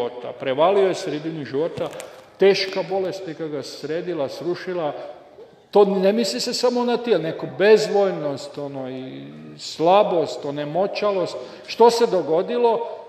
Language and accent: Croatian; Ferdinandovac, Koprivnica-Križevci County, Croatia; Ja sam iz Podravine. Iz mjesta koje se zove Ferdinandovac, a zemljaci su mi selo do mene.